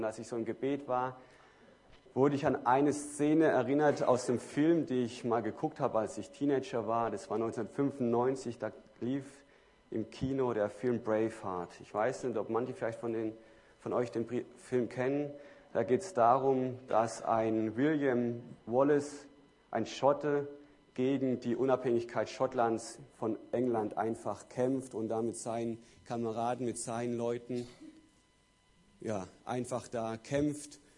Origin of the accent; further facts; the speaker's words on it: Fürth, Bavaria, Germany; Ich komme aus Fürth